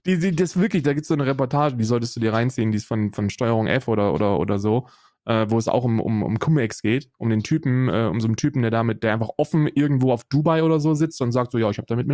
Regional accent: Germany; die Bundesrepublik Deutschland, meinem Heimatland.

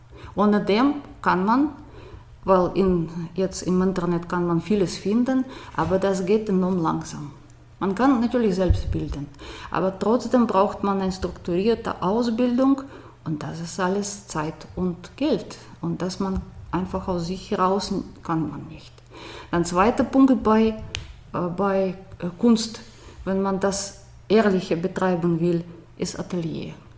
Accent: Moscow, Russia; born or raised there; German is a second language; now in Germany

